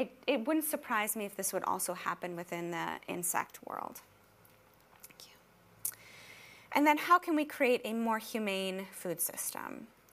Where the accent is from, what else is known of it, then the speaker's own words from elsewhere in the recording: United States; So I'm obviously from the United States.